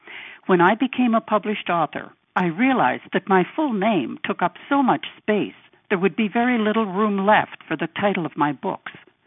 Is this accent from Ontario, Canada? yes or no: no; St. John's, Newfoundland and Labrador, Canada; born there; I was born in the Grace Hospital in St. John's, Newfoundland.